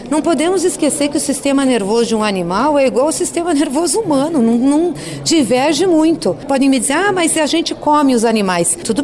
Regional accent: South Region, Brazil; Sou do Sul e não sou a favor de rodeios.

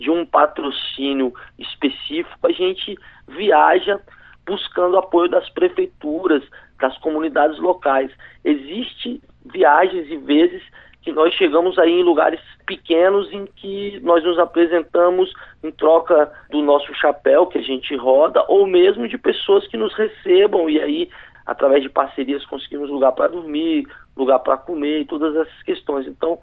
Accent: Central Brazil, Brazil; somos do centro do Brasil e para qualquer lugar que a gente olhe, a gente já conseguiu ir na extremidade do nosso país

